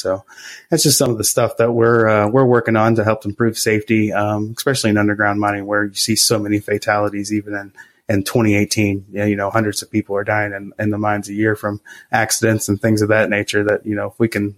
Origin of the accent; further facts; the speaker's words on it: Morgantown, West Virginia, United States; started throwing out resumes in my hometown of Morgantown, West Virginia, started throwing out resumes all over the place, just trying to get on somewhere.